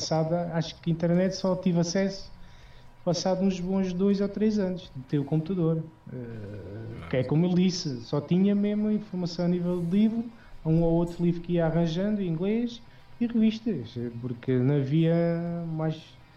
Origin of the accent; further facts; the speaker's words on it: Portugal; eu não conseguia ver mais ninguém na minha terra, isso nem existia. Mesmo em Lisboa, não havia conhecimento pessoal